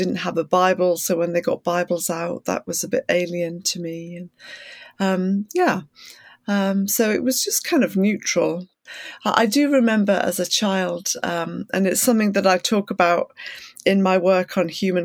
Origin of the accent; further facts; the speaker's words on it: North East England, United Kingdom; I grew up in the northeast of England, which is about 250 miles north of Oxford on the east coast, not too far from the Scottish border.